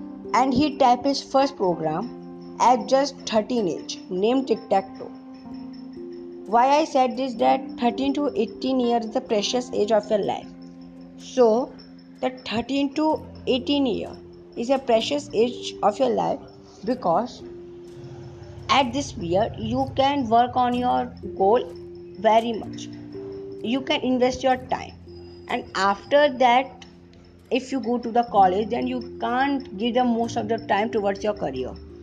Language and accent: English; India; welcome to Param Podcast. … I am from India. I am just 14 years old.